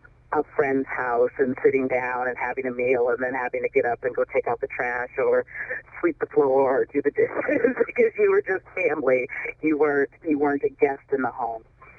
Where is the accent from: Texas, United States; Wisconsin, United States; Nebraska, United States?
Nebraska, United States; Omaha; We moved here when I was about 7 years old, and I grew up in North Omaha.